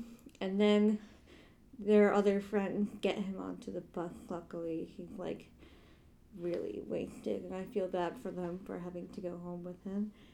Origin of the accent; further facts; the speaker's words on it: Manhattan, New York, United States; I don't drive because I'm from Manhattan.